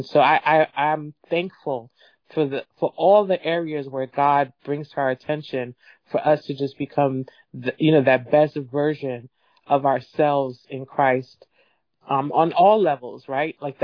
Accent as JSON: {"language": "English", "town": "New York City", "region": "New York", "country": "United States", "said": "And I'm not from here. I'm from New York City."}